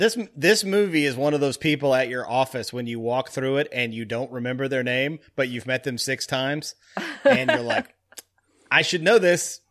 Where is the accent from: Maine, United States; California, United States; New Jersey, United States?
Maine, United States; Kennebunkport; I'm from Kennebunkport, Maine. Thank you very much.